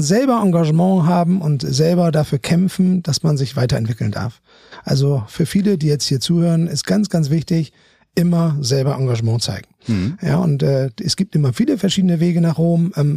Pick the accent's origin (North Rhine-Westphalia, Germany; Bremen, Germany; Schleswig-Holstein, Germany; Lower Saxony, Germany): Bremen, Germany; now in Hamburg, Germany; Ich bin heute etwas über 50 Jahre alt. Mhm. Komme aus Bremen, habe in Münster studiert